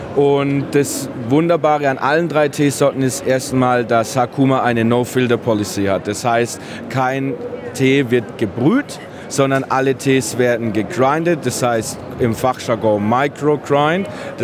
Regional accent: Regensburg, Bavaria, Germany; now in Melbourne, Australia; Ich bin ursprünglich aus Regensburg im schönen Bayern. Wohne seit 2 Jahren in Melbourne

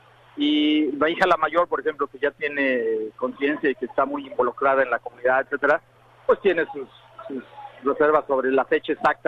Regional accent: Mexico; now in Australia; Yo soy muy mexicano en muchos sentidos

